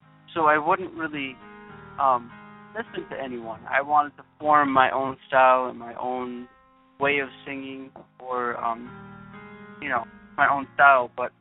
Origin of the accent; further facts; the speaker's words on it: New York, United States; Yep, born and raised in Central New York.